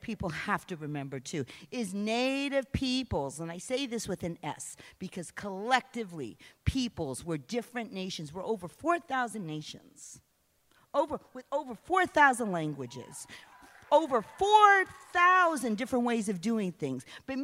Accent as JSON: {"language": "English", "country": "United States", "said": "That's what it's like being an Indian. They turn around and they say, oh, we didn't know there were so many Indians."}